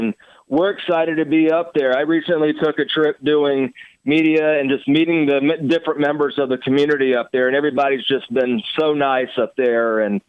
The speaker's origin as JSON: {"language": "English", "town": "Hiram", "region": "Georgia", "country": "United States", "tie": "born or raised there", "said": "In fact, I played one successful year of youth baseball in my hometown of Hiram, Georgia."}